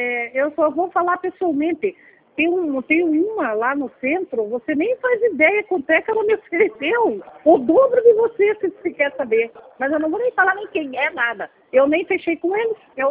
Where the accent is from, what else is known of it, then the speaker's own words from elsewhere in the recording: Italy; eu sou muito franca, verdadeira, sou italiana, sou franca.